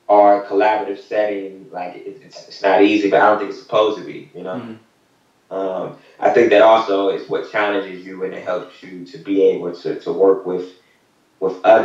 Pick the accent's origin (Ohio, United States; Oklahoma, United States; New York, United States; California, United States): Ohio, United States; Columbus; Nah. So I'm from Columbus. And so for me, it was just, when you're in Columbus, it's you're a Buckeye.